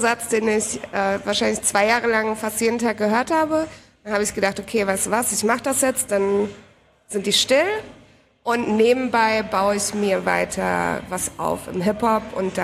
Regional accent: Heidelberg, Baden-Württemberg, Germany; now in Berlin, Germany; Ursprünglich aus Heidelberg und seit 4 Jahren wohne ich in Berlin.

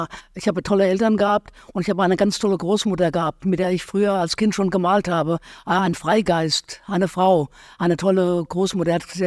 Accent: Bad Soden am Taunus, Hesse, Germany; Ja, in Bad Soden, wo ich herkomme, am Taunus, genau.

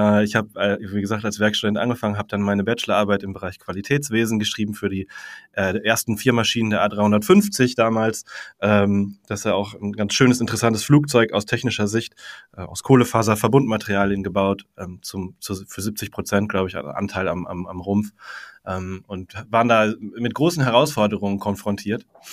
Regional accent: Hamburg, Germany; bin ich in Hamburg groß geworden sozusagen, habe ganz lange da gewohnt.

